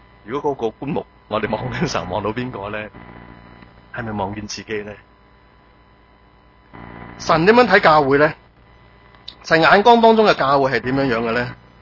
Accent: China; 就好像我们中国人有少少的同一个观念

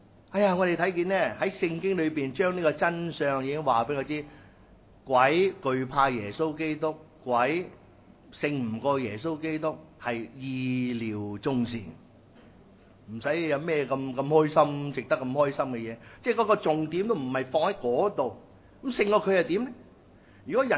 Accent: Guangdong, China; 但系我哋广东人读会咁读

